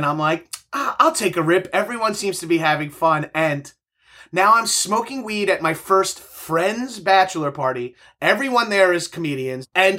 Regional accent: Long Island, New York, United States; Now I'm from Long Island. Yeah, exactly. Yeah. Where people aspire to be cops and can't do it.

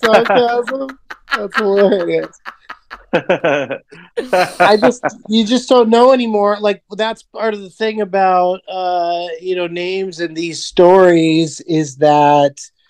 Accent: San Diego, California, United States; And to make it matters worse, I'm from San Diego.

